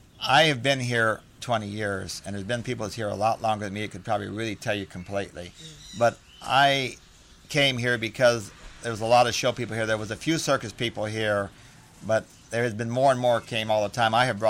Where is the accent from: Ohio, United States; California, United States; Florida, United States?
Ohio, United States; And myself, I'm from a very small town in Ohio, which is less than 1,000 people. We had a circus in my hometown back in the 1900